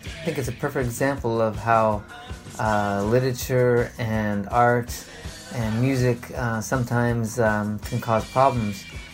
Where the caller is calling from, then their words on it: Brussels, Brussels-Capital Region, Belgium; I'm calling you from Brussels, Belgium.